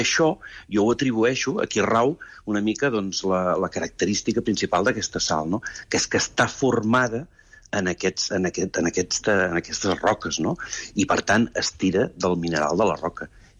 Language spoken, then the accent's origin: Catalan; Girona, Catalonia, Spain; also born or lived in Llançà; jo sóc de Girona, sóc gironí, però tinc la sort que des de petit he estat a Llançà, on ja els avis hi tenien casa